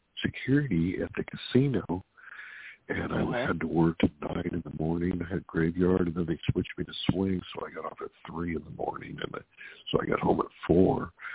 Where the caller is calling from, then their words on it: California, United States; Hey, it's … calling from Funhouse, California.